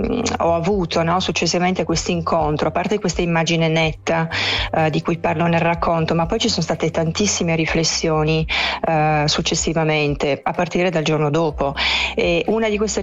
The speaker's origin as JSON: {"language": "Italian", "region": "Aosta Valley", "country": "Italy", "tie": "born or raised there", "said": "Io sono originaria della Valle del Cervino, dove ho vissuto fino a 6 anni fa."}